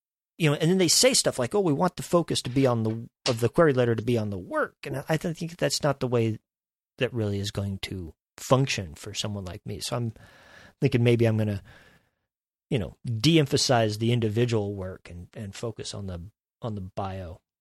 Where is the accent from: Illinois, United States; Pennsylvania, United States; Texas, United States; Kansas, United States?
Kansas, United States; is that being from Kansas is hurting my chances.